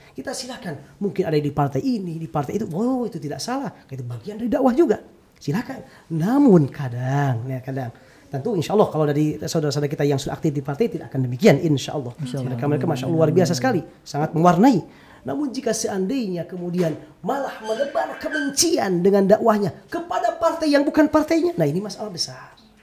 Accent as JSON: {"language": "Indonesian", "town": "Ciamis", "region": "West Java", "country": "Indonesia", "said": "saya dari Ciamis"}